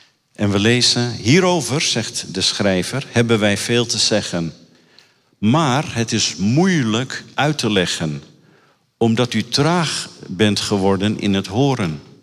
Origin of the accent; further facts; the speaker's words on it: Diemen, North Holland, Netherlands; ik kom uit de buurt van Amsterdam. Wij wonen, Marion en ik wonen in Diemen. We zijn er zelfs geboren. Toen was het nog een klein dorp.